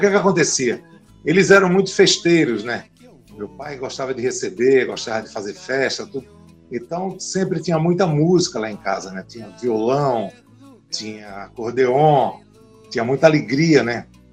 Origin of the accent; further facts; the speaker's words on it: Recife, Pernambuco, Brazil; eu sou pernambucana, né? Sou nascido em Recife. E sou filho de matutos, né? Meus pais eram caipiras, né? Meu pai de uma cidade chamada Gamileira e minha mãe da cidade de Flores, que é na região de Serra Talhada